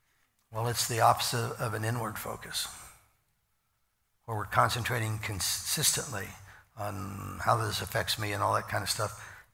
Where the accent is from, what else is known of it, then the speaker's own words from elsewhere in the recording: Iowa, United States; you know, so I'm from Iowa. We never have had good teams, so it just doesn't never make any difference.